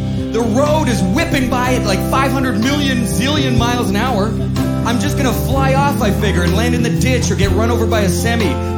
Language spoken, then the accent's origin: English; Winnipeg, Manitoba, Canada; but we're from Winnipeg.